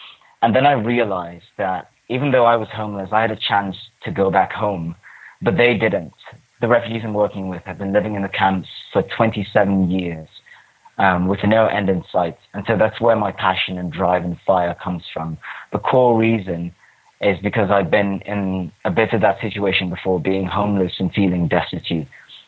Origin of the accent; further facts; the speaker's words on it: Ghana; I'm of Ghanaian German descent, born and bred in Ghana. And I'm a polyglot. I speak 9 languages.